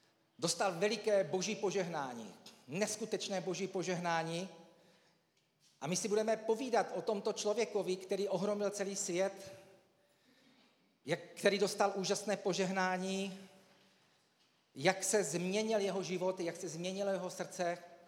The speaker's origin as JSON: {"language": "Czech", "town": "Nivnice", "region": "Zlín Region", "country": "Czechia", "said": "oni totiž u nás v Nivnici klidně, když je svatba, tak se zastaví doprava"}